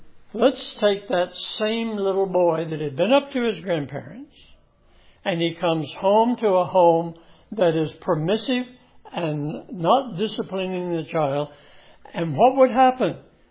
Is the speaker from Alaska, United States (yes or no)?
no; Dallas, Texas, United States; I was raised in East Dallas. I went to school in East Dallas. East Dallas is a neighborhood.